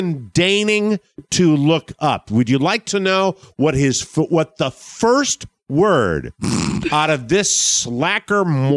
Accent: Ireland; because I'm Irish, I'm constantly prepared for tragedy

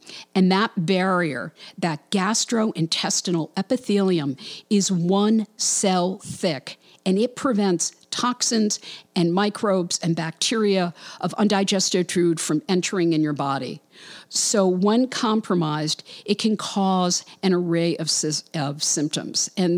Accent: Brooklyn, New York, United States; She lives in Brooklyn, New York, yay, my hometown

